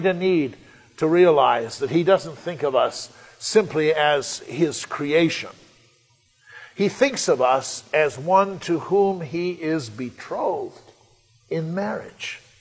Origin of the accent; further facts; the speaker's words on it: New England, United States; Now, I come from New England, and we have some wonderful stone fences up in our part of the world.